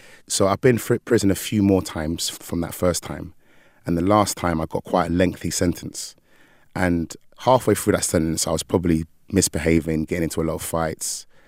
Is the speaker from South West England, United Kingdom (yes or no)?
no; London, United Kingdom; I come from South London, from a borough called Lambeth.